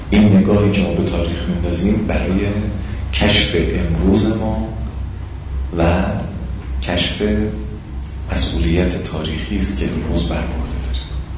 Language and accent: Persian; Iran; خوشبختیم که ما فرزند ایرانیم و در مرکز ثقل تحولات معاصر داریم زندگی میکنیم.